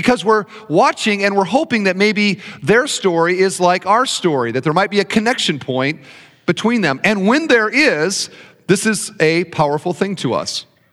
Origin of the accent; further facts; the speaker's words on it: Indiana, United States; "We're from Indiana too. What part of Indiana?" "Well, we're northwest in Indiana." "We're from northwest. What county?" "Lake County."